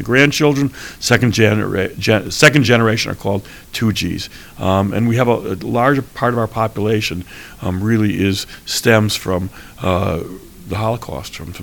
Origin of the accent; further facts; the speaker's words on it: Cleveland, Ohio, United States; my mother and father resettled a lot of survivors where I grew up in Cleveland, Ohio.